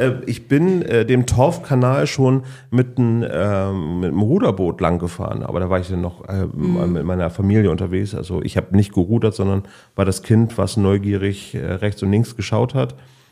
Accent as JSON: {"language": "German", "region": "Bremen", "country": "Germany", "tie": "born or raised there", "said": "Ich bin ja gebürtiger Findorfer"}